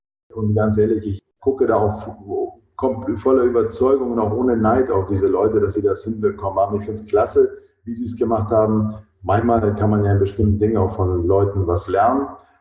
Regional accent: Hamburg, Germany; ich bin Hamburger

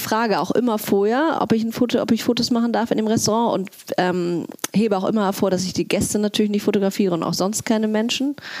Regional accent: Hamburg, Germany; Und dann bin ich genau nach einem Jahr wieder zurück nach Hamburg gekommen. Und da war die logische Schlussfolgerung, dass ich natürlich in meiner Heimatstadt das fortführen würde.

